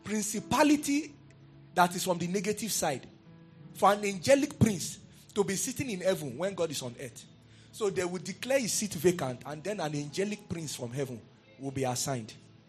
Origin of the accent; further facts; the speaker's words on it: Ondo, Nigeria; I'm not from your village. I'm from Ondo State. I'm from Zion.